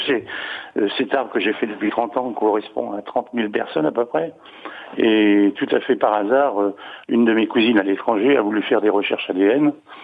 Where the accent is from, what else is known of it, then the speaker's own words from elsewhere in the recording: Rhineland, Germany; De Rhénanie.